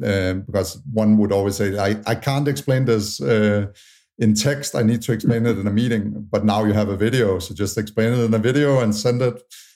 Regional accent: Tanzania; born there; I was born in Tanzania. The one fun thing, over the last 2 years, I've been living in Airbnbs every month in different places in the US and 1 month in French Polynesia, basically working remote.

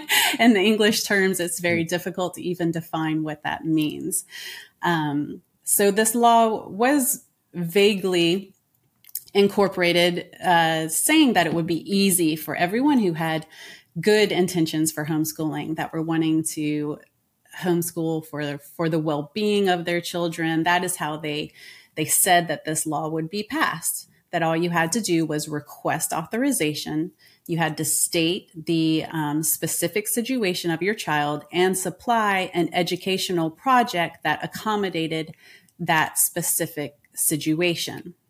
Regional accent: United States; now in France; Okay. Well, yes, I am an American.

